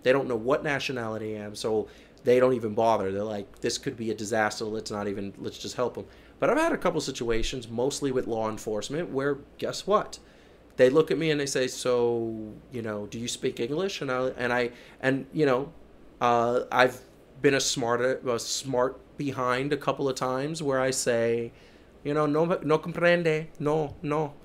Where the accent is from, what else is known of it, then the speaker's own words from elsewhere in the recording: Columbia, South Carolina, United States; born there; I'm from this country. I was born in Columbia, South Carolina. Like, don't get more American than that.